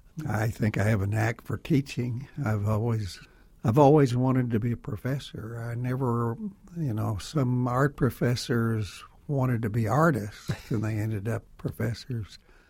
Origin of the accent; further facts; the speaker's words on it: United States; I think possibly because I grew up in the Dust Bowl and there weren't any trees.